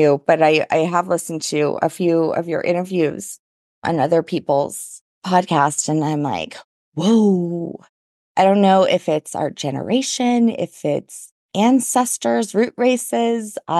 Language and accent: English; New Orleans, Louisiana, United States; now in Colorado, United States; You know, so I am originally from New Orleans.